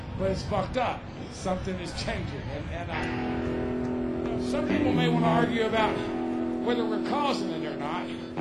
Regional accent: Texas, United States; moved away as an adult; now in Tennessee, United States; And in Tennessee, when I moved there from Texas when I was 19, there were no red-tailed hawks.

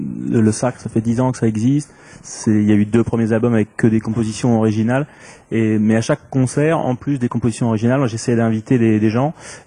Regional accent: Carrières-sur-Seine, Île-de-France, France; Alors moi je viens du 78, de carrière sur scène, s'il y a des gens de carrière sur scène.

